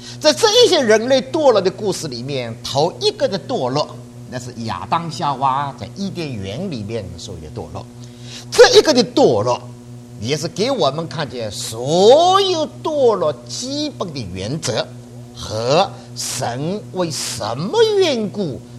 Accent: New York, United States; 我从纽约来

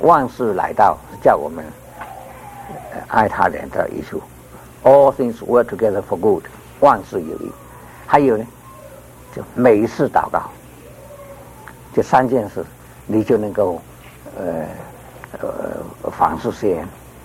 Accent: Fujian, China; 我们福建人说记得

